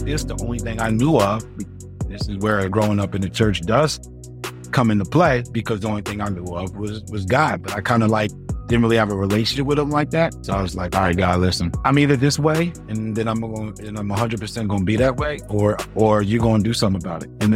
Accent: Willingboro, New Jersey, United States; also born or lived in Philadelphia; I grew up in New Jersey, South Jersey, so the Philadelphia side. Born and raised in a city called Willingboro, New Jersey. Spent my summers in Philly, because

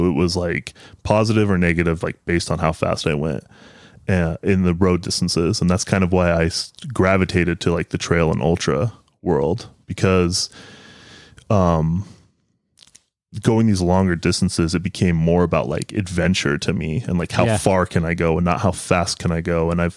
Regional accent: Alaska, United States; now in Arizona, United States; So, yeah, I was born and raised in Alaska. I've been here about 8 years.

